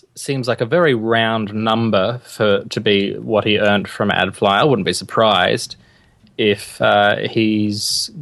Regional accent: England, United Kingdom; now in Adelaide, Australia; You do know that I'm English as well, don't you?

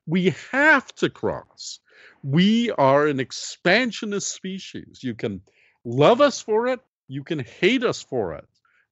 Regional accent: Canada; I'm a Canadian and we're speaking today on Canada Day.

